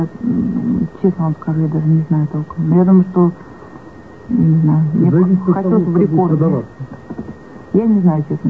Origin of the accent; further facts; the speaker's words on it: Saint Petersburg, Russia; Я таки коренная, я бы стала петербурженка. Родилась в Питере, и причем не в одном уже поколении. Мама по профессии фотограф, папа по профессии моряк-подводник.